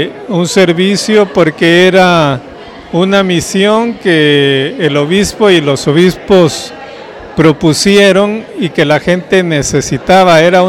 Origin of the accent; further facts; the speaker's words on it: El Progreso, Guatemala; moved away; soy originario del Departamento del Progreso y hace alrededor de 30 años yo me fui para servir en la diócesis del Quiché.